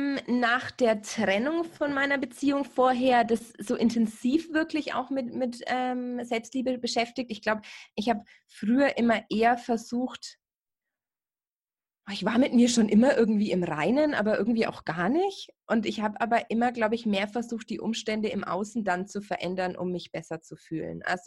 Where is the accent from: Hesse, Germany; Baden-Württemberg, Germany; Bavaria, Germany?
Bavaria, Germany; Bamberg; now in Munich, Germany; ich habe ja auch mein ganzes Umfeld eigentlich eher da, wo ich herkomme, eben aus der Bamberger Region da oben bei Nürnberg. Da ist meine Familie, da sind meine Freunde, da ist irgendwie mein ganzes soziales Leben.